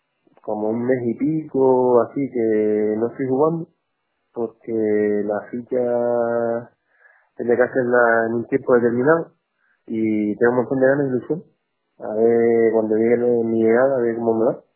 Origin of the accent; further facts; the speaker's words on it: Las Palmas, Canary Islands, Spain; Las Palmas era EVA, pues es mi tierra